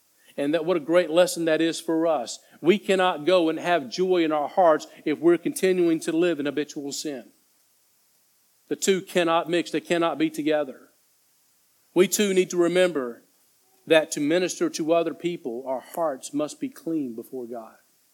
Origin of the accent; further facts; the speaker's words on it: United States; I'm from the States, and we've got some big churches over there, and the church that I'm from originally